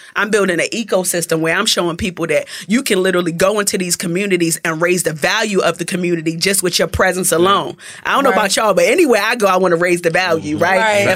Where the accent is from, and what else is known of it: Baltimore, Maryland, United States; accent: Baltimore; now in Atlanta, United States